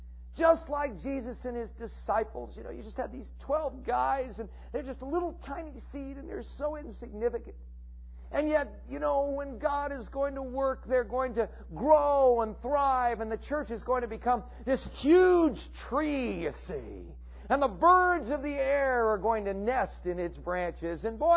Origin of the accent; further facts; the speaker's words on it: California, United States; One thing I have never seen in all the years I grew up in Southern California was this